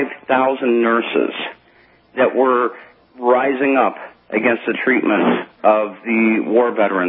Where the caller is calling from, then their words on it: Canada; I'm calling from Canada